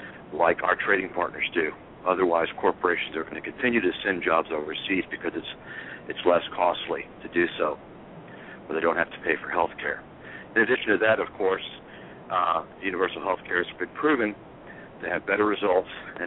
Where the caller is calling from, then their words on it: Texas, United States; Calling from Texas.